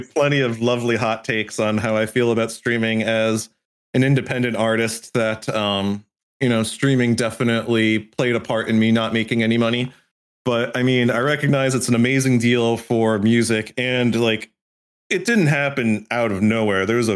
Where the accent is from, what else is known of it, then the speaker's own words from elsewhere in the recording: Connecticut, United States; No. So the lore with me is I grew up in Connecticut and then I kind of like bounced around a bit.